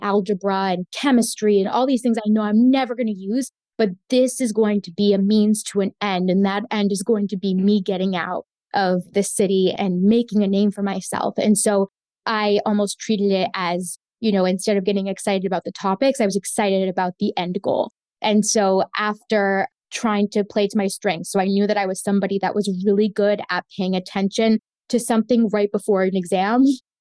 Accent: Florida, United States; I was born and raised in Florida. I'm an identical twin, so I'm a gemela. My mother is an immigrant from Colombia.

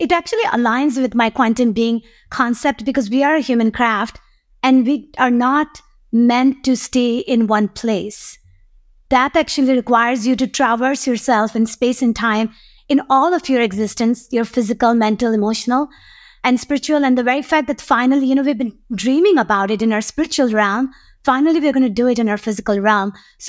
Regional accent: Pakistan; Growing up in Pakistan, you know, there was a poet called Allama Iqbal.

